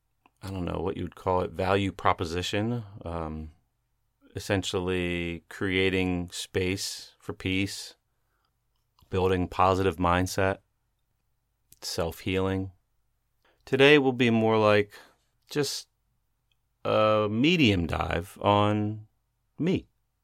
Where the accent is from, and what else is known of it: Maryland, United States; born there